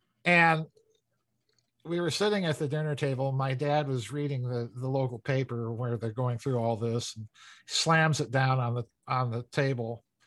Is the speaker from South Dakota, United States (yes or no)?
yes; South Dakota, United States; I like to remind people that I'm a hack from South Dakota